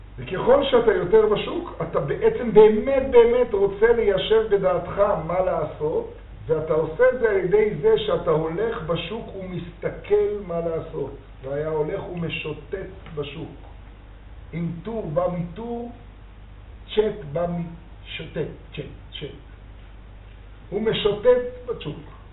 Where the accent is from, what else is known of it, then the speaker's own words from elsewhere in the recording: Jerusalem, Jerusalem District, Israel; כשהיינו קטנים בירושלים